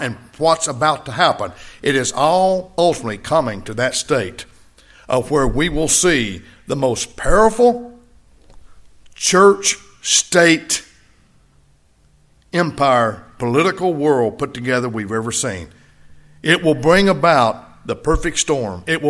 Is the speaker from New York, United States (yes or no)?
no; Mississippi, United States; I grew up in Itawamba County. Fulton is the county seat of Itawamba County.